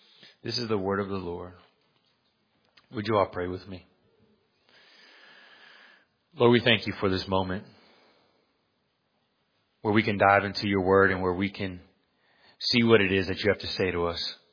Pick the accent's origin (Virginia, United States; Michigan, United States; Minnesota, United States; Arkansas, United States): Virginia, United States; Virginia Beach; Maybe if you're like me, I grew up in Virginia Beach.